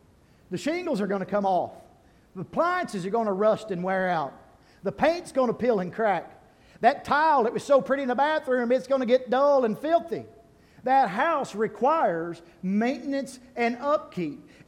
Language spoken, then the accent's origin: English; Kentucky, United States; I'm from Eastern Kentucky. I like to keep things simple.